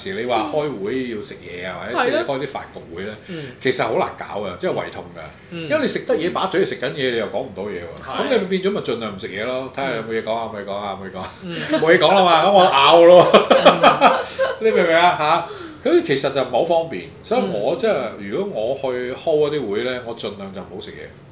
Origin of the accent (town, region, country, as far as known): Hong Kong